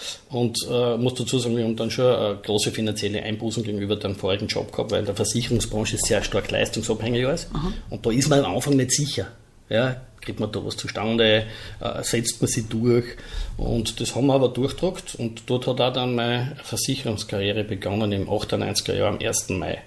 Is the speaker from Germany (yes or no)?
no; Styria, Austria; Als Steirer haben sie mich nicht länger gehalten anscheinend und habe auch nie müssen nachdienen.